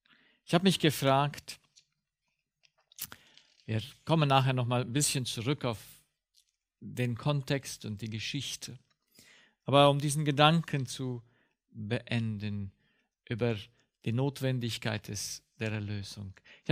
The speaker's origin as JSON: {"language": "German", "country": "Romania", "said": "ich komme ja aus Rumänien"}